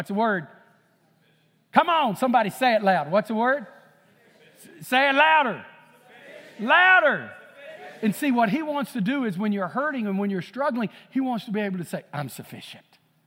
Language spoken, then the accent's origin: English; Texas, United States; Because I lived in so many little towns growing up in East Texas as a little boy